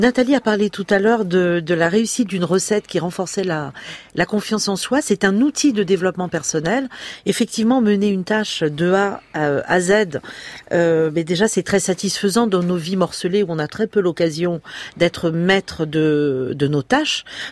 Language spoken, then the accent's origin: French; Corsica, France; donc moi je suis corse, d'origine corse